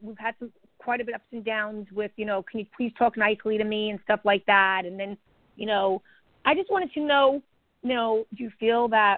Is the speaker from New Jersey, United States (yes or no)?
no; New York, United States; now in Florida, United States; I'm from Florida. Actually, I'm from New York, but I live in Florida.